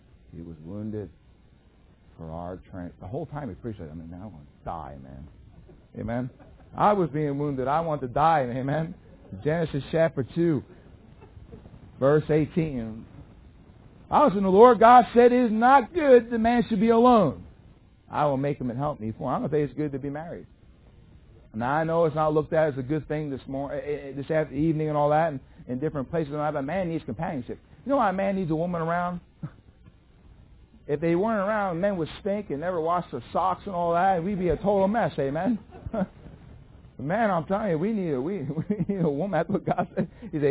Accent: Philadelphia, Pennsylvania, United States; I'm from Philadelphia, man. Can any good thing come out of Philly, amen?

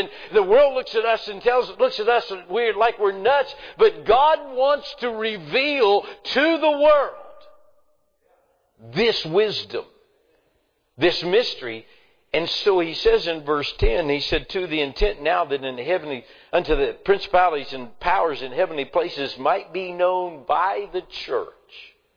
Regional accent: West Virginia, United States; I mean, listen, I'm from West Virginia. Go ahead and say amen. I mean, I speak two languages. I speak hillbilly and English, and I'm not too sure about English, amen.

